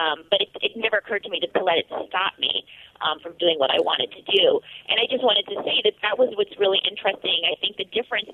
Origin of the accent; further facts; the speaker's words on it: Milwaukee, Wisconsin, United States; I grew up in Milwaukee, Wisconsin, and my hair was literally, like the rest of me, very much in an assimilation mode.